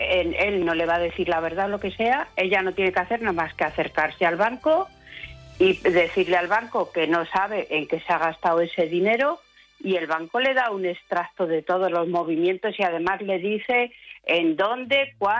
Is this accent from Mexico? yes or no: no; Zamora, Castile and León, Spain; que soy de Zamora, que nunca lo digo.